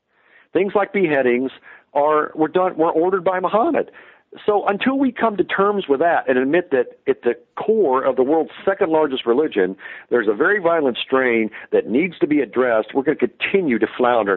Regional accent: Kentucky, United States; and I knew some of them growing up in Kentucky, the so-called snake handler churches

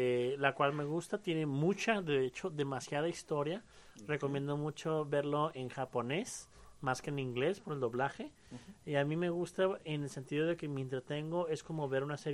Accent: Mexico; como familia mexicana

